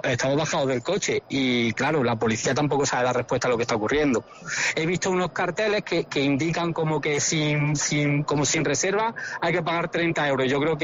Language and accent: Spanish; Jaén, Andalusia, Spain